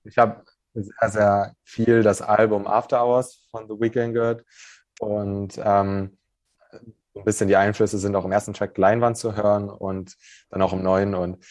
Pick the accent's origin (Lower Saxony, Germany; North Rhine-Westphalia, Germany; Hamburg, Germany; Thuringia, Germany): Hamburg, Germany; Ich komme aus Hamburg